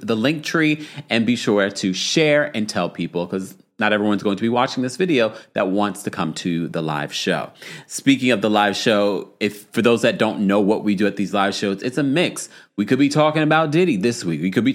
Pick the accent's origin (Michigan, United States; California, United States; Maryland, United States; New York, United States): New York, United States; New York City; And last but definitely not least, my hometown, New York City.